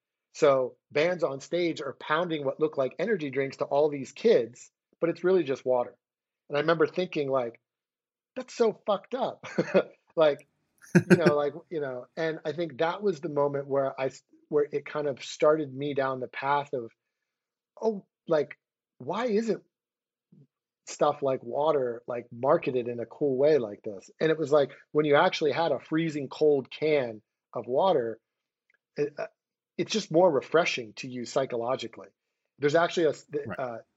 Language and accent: English; Philadelphia, Pennsylvania, United States; And then all of a sudden we have a brandy company and I moved back to my hometown of Philadelphia where my partners were.